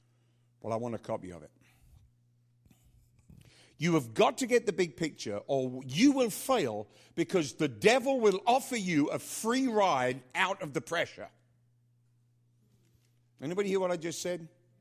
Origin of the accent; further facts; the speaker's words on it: London, United Kingdom; we were offered a free trip home on a ship back to London, back to my hometown.